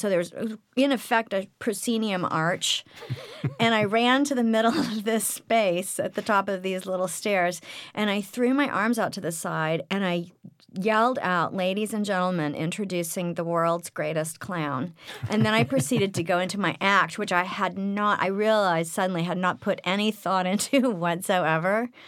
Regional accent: Oklahoma City, Oklahoma, United States; also born or lived in Los Angeles; Yes, my father is from Oklahoma City, and my mother's from Tulsa, and I grew up in Oklahoma City.

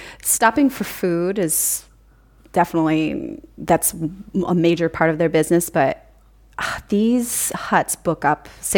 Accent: United States; which as an American, I had never really known that this kind of a thing existed because we don't have a lot of that in the States.

